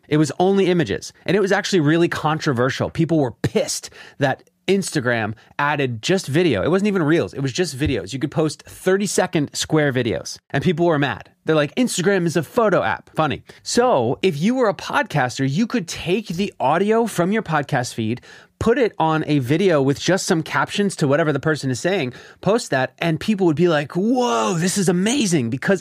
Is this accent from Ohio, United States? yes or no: no; Philadelphia, Pennsylvania, United States; I launched my first podcast about my hometown, Philadelphia.